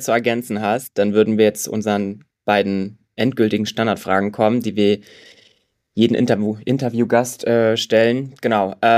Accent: Berlin, Germany; Als Berliner grusel ich mich auch so in München.

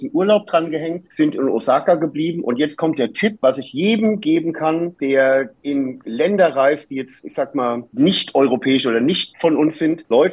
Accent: Germany; hat es mich dann wieder zurück in meine Heimat, in den Odenwald gezogen. Und ich wohne da in einem kleinen Dorf mit 400 Einwohnern.

